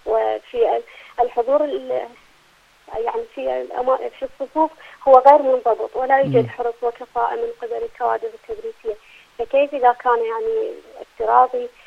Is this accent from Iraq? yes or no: yes; Iraq; خصوصا في البلدان التي تعيش أوضاع غير مستقرة مثل بلدنا العراق